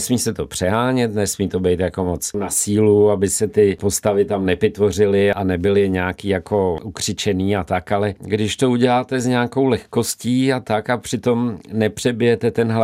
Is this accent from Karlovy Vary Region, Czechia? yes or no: yes; Karlovy Vary, Karlovy Vary Region, Czechia; Já jsem z Varů, takže prostě jsem chodil do kina Čas nebo kina Praha, což jsem měl asi 5 minut od domova.